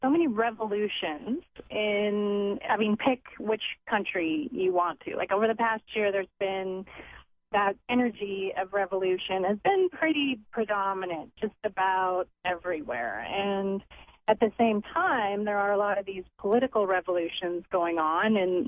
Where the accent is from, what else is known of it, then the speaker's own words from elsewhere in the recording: Vashon Island, Washington, United States; now in Los Angeles, United States; I'm totally from Seattle as well. I'm from a little island. Vashon Island is where I went to high school and then lived in the Seattle area for years until I moved down to L.A.